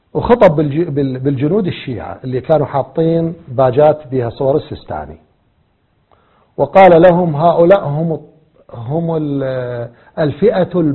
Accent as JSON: {"language": "Arabic", "country": "Iraq", "said": "الشيوعيون عندنا بالعراق يثقفون إلى أحزابهم بالانتخابات"}